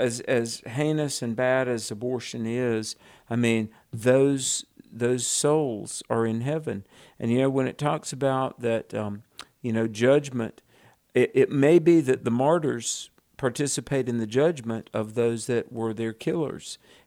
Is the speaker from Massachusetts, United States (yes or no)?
no; North Carolina, United States; Let's go to Omega in my home state of North Carolina.